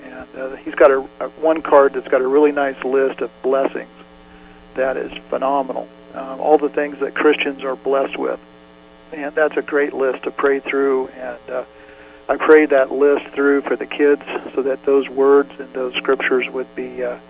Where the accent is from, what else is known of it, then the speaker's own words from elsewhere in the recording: Kansas, United States; now he's from Oklahoma and I'm from Kansas, so we tend to speak similar language.